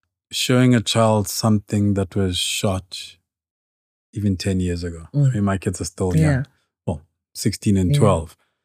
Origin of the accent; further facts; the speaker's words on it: Maseru, Maseru District, Lesotho; Like, I'm from Maseru.